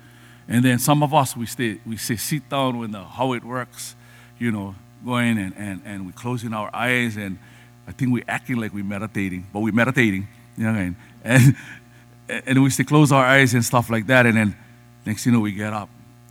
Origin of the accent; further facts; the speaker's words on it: Hawaii, United States; But I'm a Hawaiian man who has learned my culture. And I've learned my ancestral and cultural kuleana.